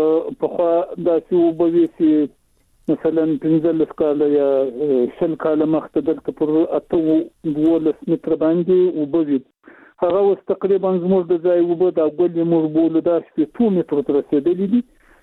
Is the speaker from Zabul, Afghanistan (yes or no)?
yes; Shajoy, Zabul, Afghanistan; توخي هم د زابل ولایت شاجیل ولسوالي.